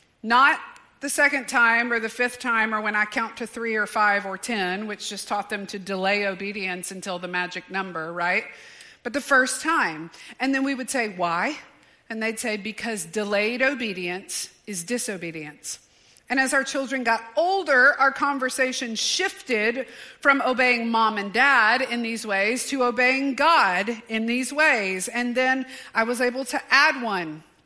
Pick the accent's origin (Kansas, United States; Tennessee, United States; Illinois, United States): Tennessee, United States; Nashville; I'm from Nashville, Tennessee. We're in the South and we supposedly have Southern hospitality